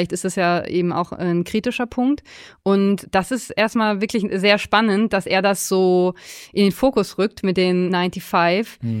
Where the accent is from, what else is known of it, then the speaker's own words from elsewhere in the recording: North Rhine-Westphalia, Germany; aus dem Sauerland, wo ich herkomme